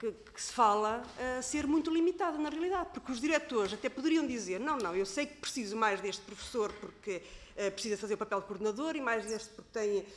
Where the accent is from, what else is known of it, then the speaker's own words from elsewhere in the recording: Portugal; Nós somos portugueses.